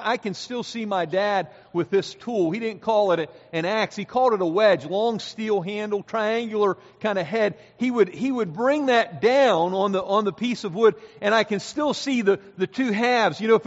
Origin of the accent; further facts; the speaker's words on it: Pennsylvania, United States; Some of you may know that I grew up in Pennsylvania.